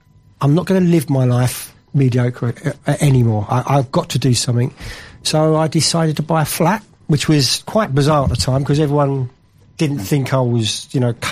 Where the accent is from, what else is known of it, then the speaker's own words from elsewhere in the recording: Walthamstow, London, United Kingdom; Well, I grew up in Walthamstow, East London, which is very trendy now. It wasn't then.